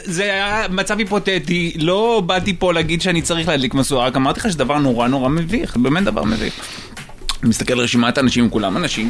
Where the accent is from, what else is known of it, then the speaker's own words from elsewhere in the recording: Kfar Saba, Central District, Israel; גדלתי בכפר סבא. הייתה לי ילדות מחרידה.